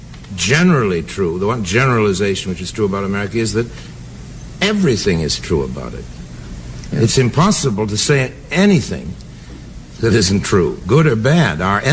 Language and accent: English; England, United Kingdom; And we're English.